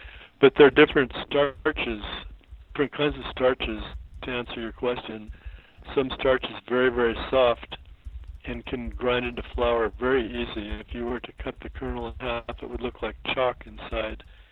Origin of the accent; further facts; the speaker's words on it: California, United States; No, I grew up in Southern California in a rural community. I worked on my uncle's ranch.